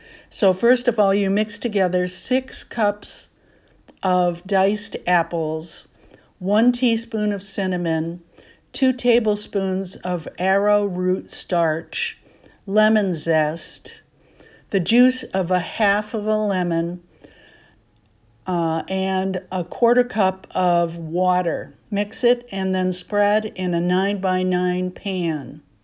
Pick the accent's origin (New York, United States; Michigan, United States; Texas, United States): Texas, United States; I grew up in Texas on barbecue, brisket, chicken fried steak, Whataburger, and Mexican food like fajitas and carne asada, and I kept eating that way into adulthood.